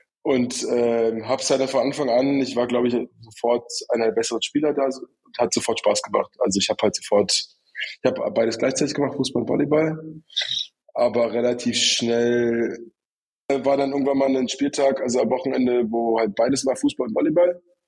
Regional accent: Eastern Ukraine, Ukraine; first language Russian; German is a second language; bin ich halt im Osten aufgewachsen, so östlich. Mhm. Und da haben wir haben immer Russisch geredet zu Hause. Also meine Eltern sind auch, die reden beide Russisch. Wir haben immer zu Hause Russisch geredet.

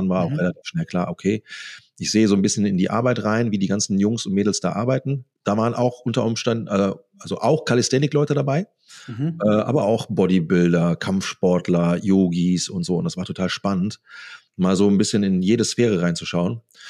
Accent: North Rhine-Westphalia, Germany; Ich komme hier ursprünglich aus dem Bergischen, und hier hast du halt ein paar, sagen wir mal, Hügel, das kannst du nicht Berge nennen.

